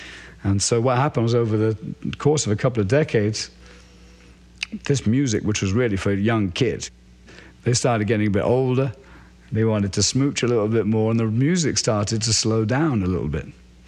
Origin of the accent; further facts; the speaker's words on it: England, United Kingdom; I grew up in England, and I love reggae, and I love old blue beat and ska and rock steady.